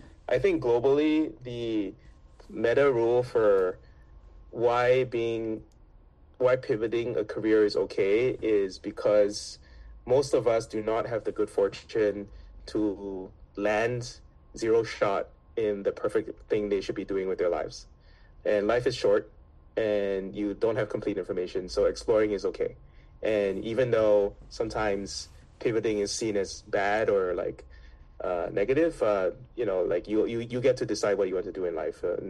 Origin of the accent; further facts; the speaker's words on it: Singapore; moved away as an adult; now in United States; Born and raised in Singapore, where we say Wang is the Wang.